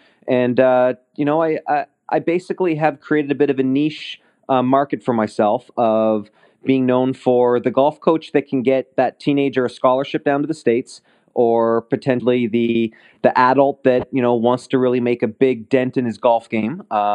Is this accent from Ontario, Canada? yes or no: yes; Ottawa, Ontario, Canada; also born or lived in Kentucky, United States; now in Toronto, Canada; Born and raised in Ottawa, and after spending some time down at university in Kentucky, playing on NCAA scholarship, I moved to Toronto